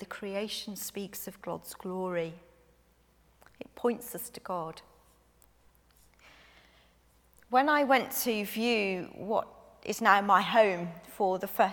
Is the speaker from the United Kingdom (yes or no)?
yes; Birmingham, West Midlands, United Kingdom; now in Carlisle, United Kingdom; I come from Birmingham, it's a big city. You see lots of tower blocks, you don't see hills.